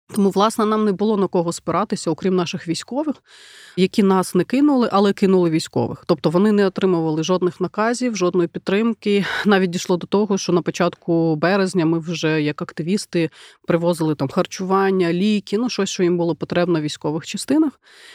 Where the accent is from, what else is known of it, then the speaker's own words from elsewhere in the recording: Yalta, Crimea, Ukraine; я сама родом з Ялти.